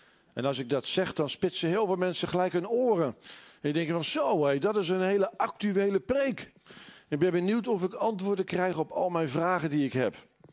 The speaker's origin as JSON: {"language": "Dutch", "town": "Dordrecht", "region": "South Holland", "country": "Netherlands", "said": "Nou kom ik zelf gelukkig niet uit Nieuw Lekkerland, maar uit Dordrecht."}